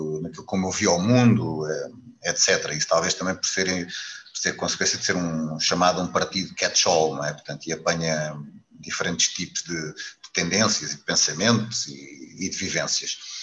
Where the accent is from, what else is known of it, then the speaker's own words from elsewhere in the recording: Portugal; acho que como português também grato pela tarefa que teve enquanto primeiro-ministro